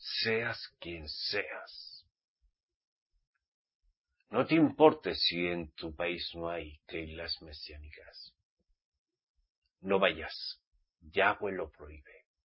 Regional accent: Spain; somos españoles.

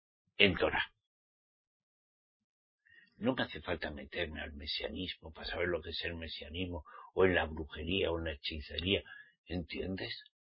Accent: Spain; soy español, soy español.

